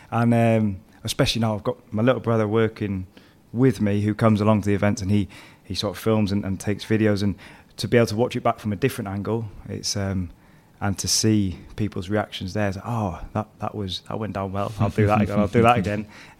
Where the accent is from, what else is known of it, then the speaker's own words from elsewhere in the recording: Yorkshire and the Humber, United Kingdom; It was in sort of North Yorkshire.